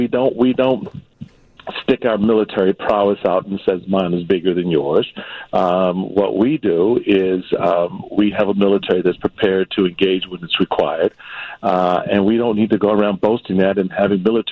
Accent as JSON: {"language": "English", "town": "Washington", "region": "District of Columbia", "country": "United States", "tie": "born or raised there", "said": "I grew up in the District of Columbia."}